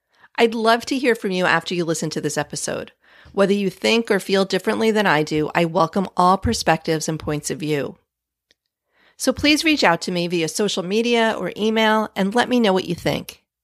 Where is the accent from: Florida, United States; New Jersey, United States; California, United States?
New Jersey, United States; So I grew up in New Jersey a gajillion years ago, public school kid.